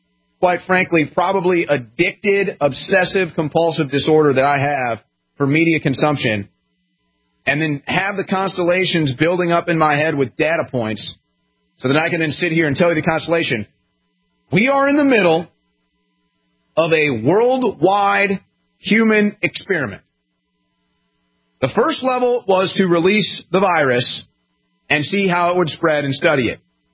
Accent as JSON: {"language": "English", "town": "St. Louis", "region": "Missouri", "country": "United States", "said": "I'm 31 years old. I'm from St. Louis, Missouri. I came up in sports media."}